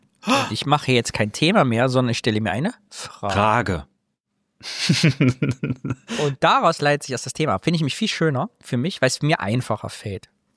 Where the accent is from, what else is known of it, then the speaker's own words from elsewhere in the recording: Thuringia, Germany; ich komme schon aus dem Kyffhäuser